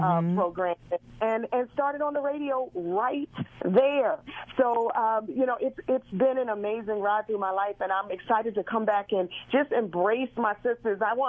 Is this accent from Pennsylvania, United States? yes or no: yes; Philadelphia, Pennsylvania, United States; now in Atlanta, United States; Number one, I live in Atlanta now, but Philly is still my heart. I grew up in West Oak Lane. I grew up in Cheltenham Mall, riding the XH bus up and down Broad Street.